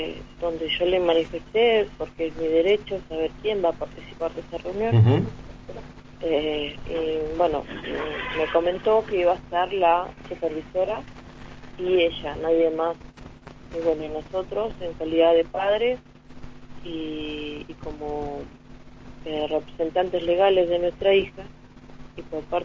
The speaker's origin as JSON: {"language": "Spanish", "town": "Alto Río Senguer", "region": "Chubut", "country": "Argentina", "tie": "born or raised there", "lives_now": "Sarmiento, Argentina", "said": "Soy nacida y criada en Senger, y toda la gente conoce a mi familia, conoce a mi padre, mi madre, conoce nuestra comunidad y toda la historia de mi familia. Al venir acá a Sarmiento"}